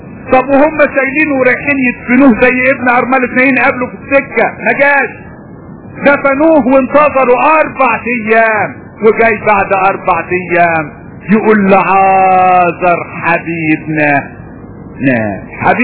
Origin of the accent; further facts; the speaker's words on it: Upper Egypt, Egypt; انا فاكر عندنا في الصعيد، هي مش نكتة لكن ده حصل حقيقي، راجل عندنا في الصعيد زمان وانا كنت صغير